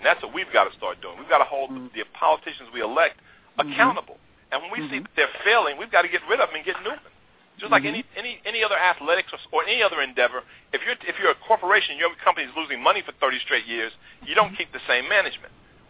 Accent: East Coast, United States; moved away; You know, now I was raised on the East Coast, so mm-hmm.

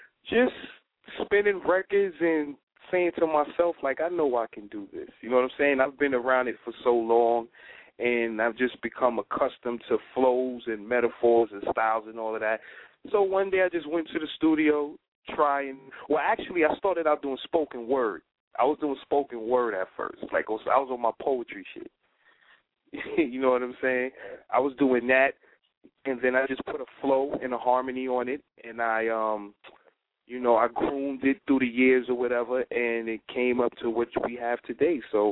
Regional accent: New York, United States; Because, you know, I'm from New York, so we deal with longevity.

